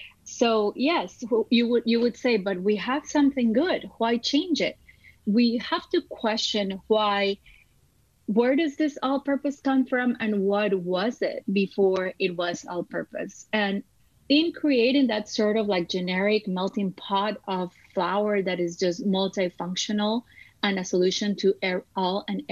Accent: Costa Rica; I grew up outside of the United States. I lived all of my childhood in Costa Rica, where we eat a lot of corn products.

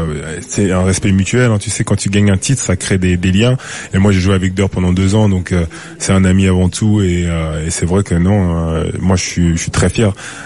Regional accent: Benin; Mes origines, tu les connais. Je suis béninois, pas congolais.

